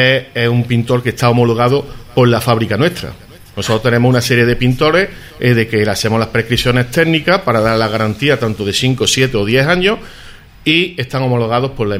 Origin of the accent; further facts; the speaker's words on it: El Carpio, Andalusia, Spain; en mi pueblo, que es el Carpio, de Córdoba